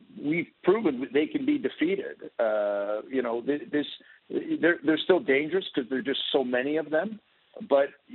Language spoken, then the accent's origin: English; Toronto, Ontario, Canada; I was born in Canada. I grew up in Toronto, and so I grew up with NATO